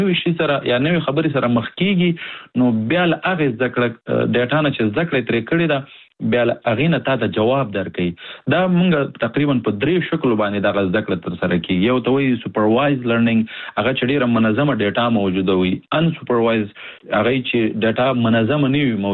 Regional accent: Nangarhar, Afghanistan; also born or lived in India; زه د افغانستان د ننګرهار ولایت څخه يم

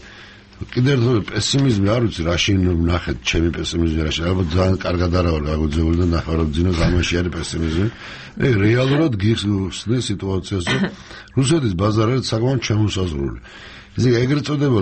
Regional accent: Abkhazia, Georgia; მე თან აფხაზეთიდან ვარ

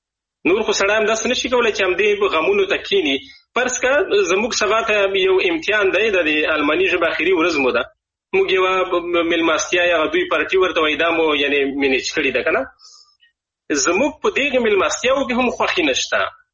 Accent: Afghanistan; now in Germany; زه د پلویه کې د افغانستان چې هغه دوهمه مور زمو کېږي د هغې له غېږې څخه جدا یم،

